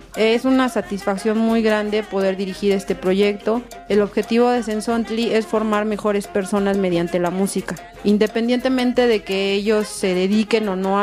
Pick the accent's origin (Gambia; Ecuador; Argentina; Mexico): Mexico; Xochimilco, Mexico City; Nosotros somos de Xochimilco, la mayoría